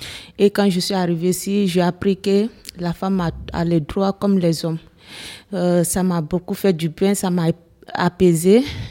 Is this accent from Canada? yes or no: no; Guinea; J'ai 23 ans, je suis guinéenne.